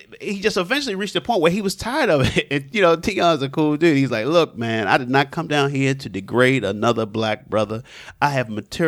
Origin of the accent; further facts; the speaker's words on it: Baltimore, Maryland, United States; now in New York, United States; Yeah, I'm originally from Baltimore, but I started doing stand-up in D.C. because I was in college at University of Maryland.